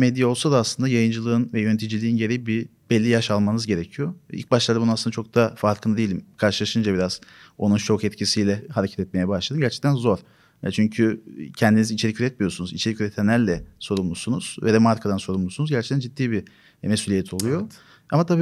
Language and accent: Turkish; Istanbul, Turkey; born there; 1991 İstanbul doğumluyum.